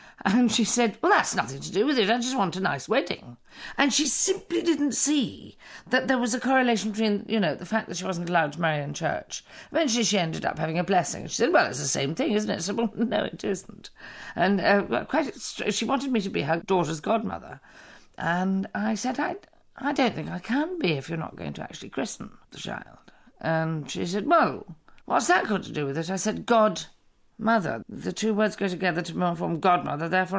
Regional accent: England, United Kingdom; Because basically, I was brought up in England. My family are Irish Catholics.

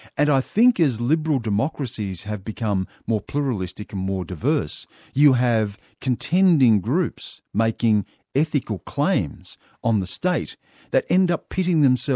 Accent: Australia; I am black, I am white, I am Australian, I've lived abroad

